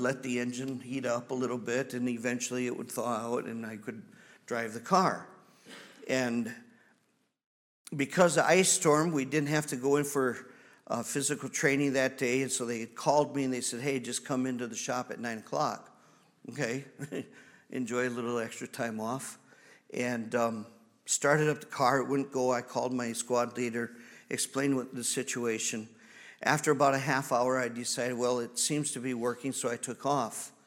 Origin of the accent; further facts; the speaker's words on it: Wisconsin, United States; I grew up in Wisconsin. No big deal to me.